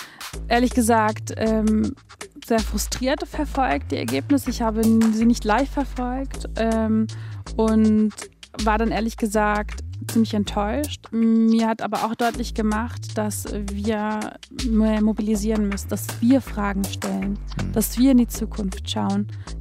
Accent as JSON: {"language": "German", "region": "Hamburg", "country": "Germany", "tie": "born or raised there", "said": "Also in Hamburg komme ich her. Ich bin geboren im Osten, Hamburger Osten. Habe dann meine ersten Kinderjahre im Hamburger Westen verbracht, in Altona. Und bin dann wieder zurück. Und ist quasi so ein bisschen durchmischt."}